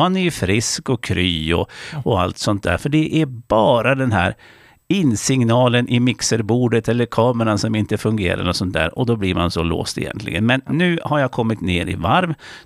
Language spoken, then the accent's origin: Swedish; Jämtland County, Sweden; accent: Jamtish; februari och det har vi gjort här i Jämtland till jamskdan. Alltså det är då vi ska helst prata jamska, vår dialekt alltså då med någon under den dagen.